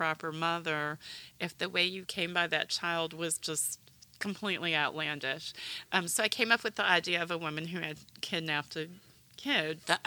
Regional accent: Kentucky, United States; I grew up in Kentucky, and so much of our culture is determined by the fact that mountains become impassable at some points

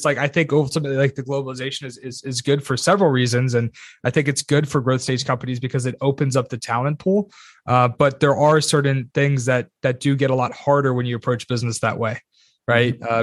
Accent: United States; I remember when I was initially recruiting in Romania, as an American

